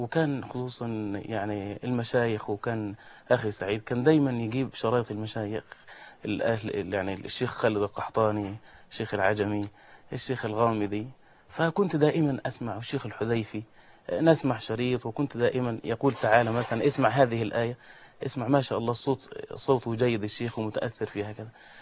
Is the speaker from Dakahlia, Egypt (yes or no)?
no; Dalham, Monufia Governorate, Egypt; المنوفية، أشمون، من قرية دلهم إن شاء الله.